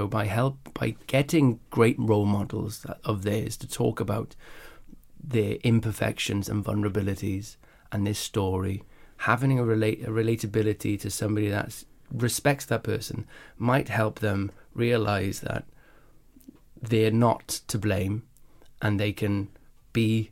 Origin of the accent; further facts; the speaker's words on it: Wales, United Kingdom; like I grew up in Wales